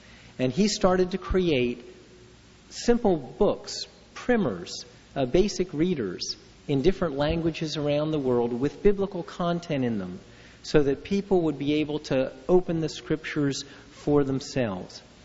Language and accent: English; Pennsylvania, United States; Many of you know I grew up on Front Street, Front and Champlost.